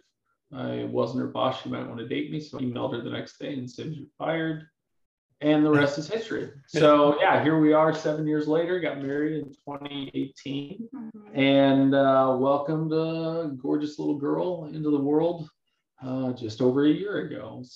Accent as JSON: {"language": "English", "town": "Lake Tapps", "region": "Washington", "country": "United States", "tie": "born or raised there", "said": "I grew up in the Lake Taps area. It's a kind of a smack dab between Seattle and Tacoma."}